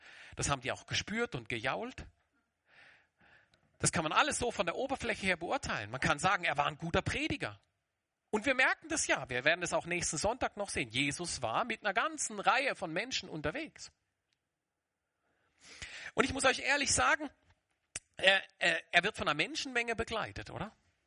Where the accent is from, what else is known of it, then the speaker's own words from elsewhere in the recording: Germany; now in Switzerland; ich komme aus der Schweiz, ursprünglich aus Deutschland, aber ich lebe jetzt in der Schweiz.